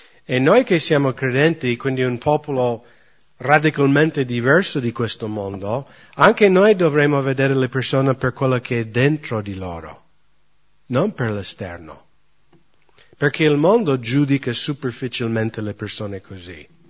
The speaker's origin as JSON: {"language": "Italian", "country": "United States", "also_born_or_lived": "India", "second_language": "Italian", "said": "io sono americano"}